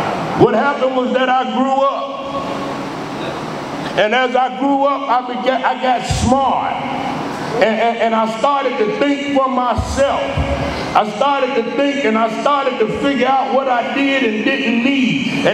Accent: Chicago, Illinois, United States; I am from Chicago, Illinois, right? Born and raised in Chicago.

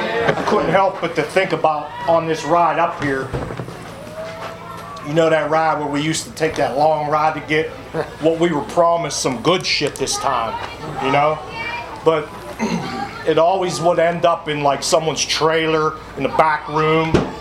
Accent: Charleroi, Pennsylvania, United States; I grew up in Charleroi. I have a twin sister, two stepbrothers, half brother, stepmom, stepdad. And I was raised by my grandparents.

